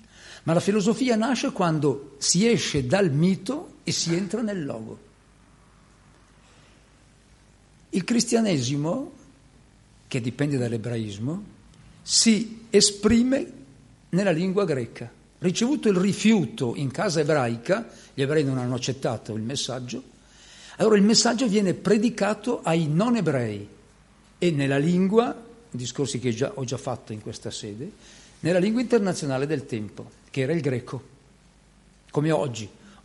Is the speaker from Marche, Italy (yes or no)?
no; Lombardy, Italy; Io sono lombardo, per cui mi permetto di dire queste cose dall'esterno. Ma conoscendo il Veneto dal 70, dagli anni 70